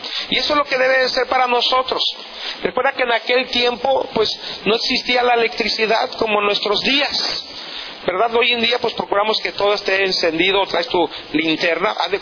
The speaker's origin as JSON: {"language": "Spanish", "country": "Mexico", "said": "Pero como buenos mexicanos, no brincamos el manualito. De verdad, los mexicanos así somos."}